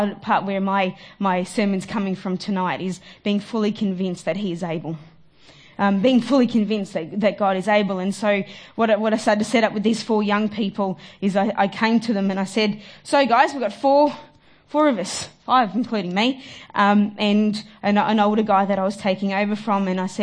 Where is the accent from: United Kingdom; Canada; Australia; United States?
Australia; Cranbourne, Victoria; I grew up in Cranbourne. I've been a Cranbourneite for 25 years now. I am 2 off 30